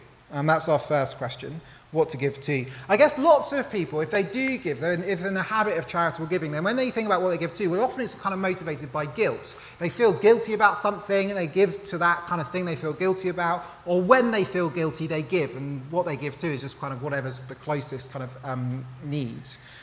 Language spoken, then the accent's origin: English; United Kingdom; I won't tell you because I'm British and it's awkward.